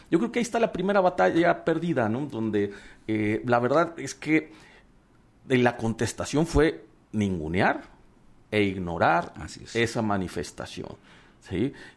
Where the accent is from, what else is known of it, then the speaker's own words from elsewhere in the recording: Jalisco, Mexico; Quienes pagan los platos rotos somos los jaliscienses.